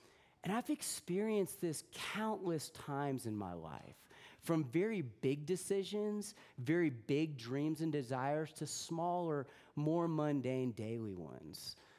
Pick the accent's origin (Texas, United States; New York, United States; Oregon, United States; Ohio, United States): Texas, United States; Houston; born there; now in Austin, United States; We've been living in Austin for about 7 or 8 years. I was born in Houston.